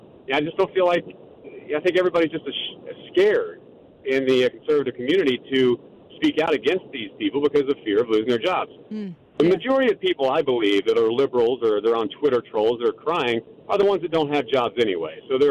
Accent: Texas, United States; I grew up in Texas, and, you know, when I was younger, my dad did that with me when I was 5 years old.

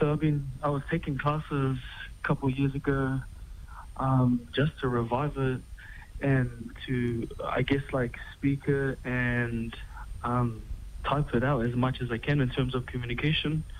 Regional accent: New Zealand; So I was born in New Zealand, brought up with my Samoan family, sort of oscillating between my Aitutaki and Mangaian family. So I'm half bit of both. Grew up with my grandmother who couldn't speak English

